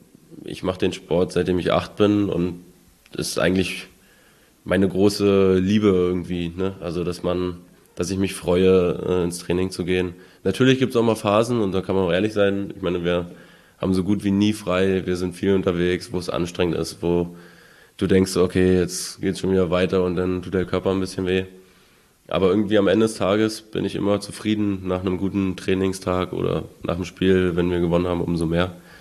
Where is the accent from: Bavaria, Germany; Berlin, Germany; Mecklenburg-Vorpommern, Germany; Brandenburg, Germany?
Brandenburg, Germany; Kyritz; Also ich komme aus Küritz, also genau aus Gantico, das ist so ein ganz kleines Dorf, so ein Ortsteil von Küritz.